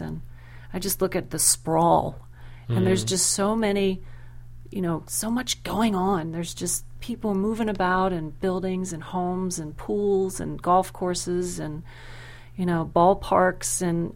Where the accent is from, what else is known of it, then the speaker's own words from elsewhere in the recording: Pennsylvania, United States; moved away as an adult; I'm from Pennsylvania, and I can remember laying on my back underneath the crawl space of a 100-year-old home in Pittsburgh, Pennsylvania